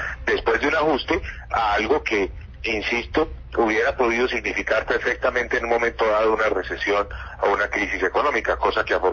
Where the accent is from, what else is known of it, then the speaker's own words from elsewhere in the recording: Colombia; como colombiano